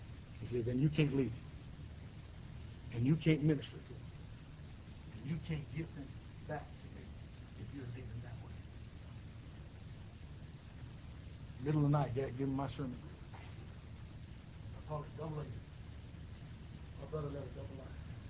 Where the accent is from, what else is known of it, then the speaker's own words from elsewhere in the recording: Riverside, California, United States; And by the way, I'm from Riverside, not San Bernardino.